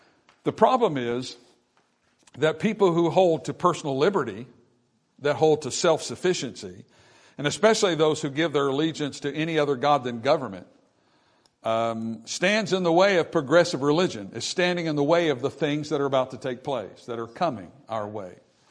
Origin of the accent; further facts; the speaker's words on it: United States; while they're discouraging to me as an American, I hate what it's doing to our nation.